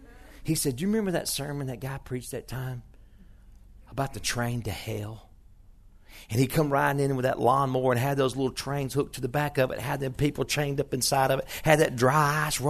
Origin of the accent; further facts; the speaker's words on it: Shreveport, Louisiana, United States; I remember one day I was in Dallas, Texas. I was born and raised in Shreveport.